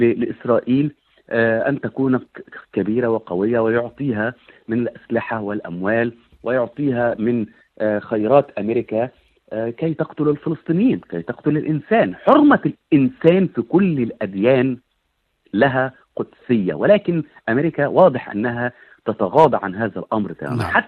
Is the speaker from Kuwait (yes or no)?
no; Egypt; وقمنا معه بعمل الواجب على حد وصفنا كمصريين